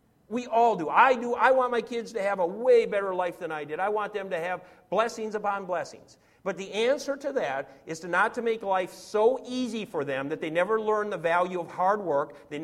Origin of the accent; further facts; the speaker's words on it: Minnesota, United States; it was called the Protestant work ethic or the Midwestern work ethic, because I grew up in Minnesota